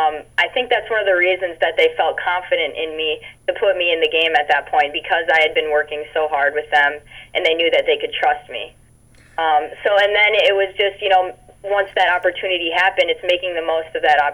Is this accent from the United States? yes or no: yes; Minnesota, United States; moved away as an adult; You know, growing up, I loved Minnesota. Growing up, I loved my high school. I went to Chaska High School.